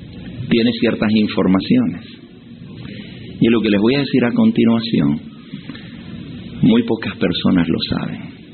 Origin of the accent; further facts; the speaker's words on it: Argentina; Yo también soy argentino.